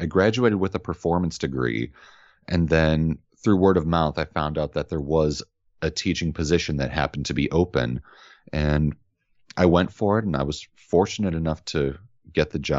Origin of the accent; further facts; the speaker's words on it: Evergreen Park, Illinois, United States; I'm currently living in Blue Island. But I grew up in Evergreen Park, which is another suburb only about 15, 20 minutes away.